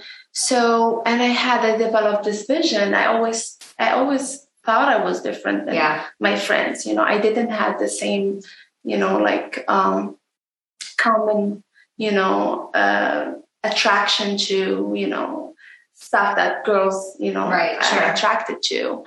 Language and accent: English; Morocco; first language Moroccan Arabic; English is a second language; We speak Moroccan. We use Arabic in school. Then we learn French.